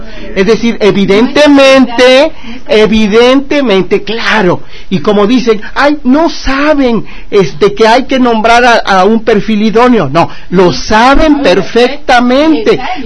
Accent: Chiapas, Mexico; yo les voy a poner el ejemplo de lo que pasa en Chiapas, en mi tierra

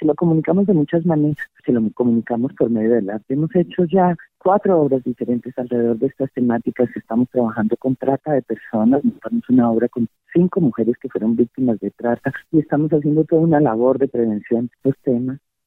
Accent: Colombia; soy una actriz colombiana que lleva 30 años trabajando.

